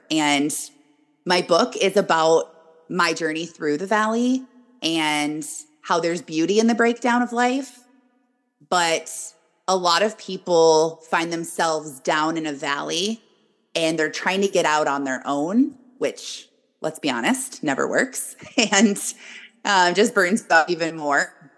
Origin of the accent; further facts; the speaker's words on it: Michigan, United States; No, I am born and raised in Michigan, so I am way up north from you